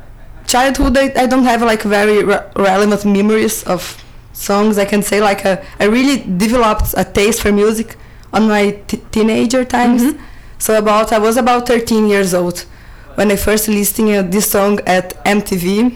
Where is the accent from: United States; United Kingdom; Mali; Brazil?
Brazil; Porto Alegre, Rio Grande do Sul; English is a second language; The Porto Alegre is the name of the city, it's in the very south of Brazil. So there's a lot of influence of Argentina and the culture is almost the same.